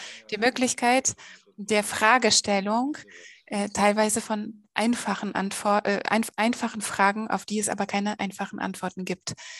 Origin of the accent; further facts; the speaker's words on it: Poland; In vielen Ländern, nicht nur in Polen, wo ich herkomme.